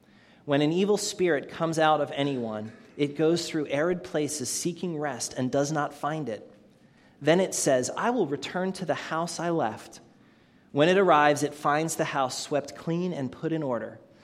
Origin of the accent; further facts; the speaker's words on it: Catonsville, Maryland, United States; I grew up in Catonsville, not too far from here.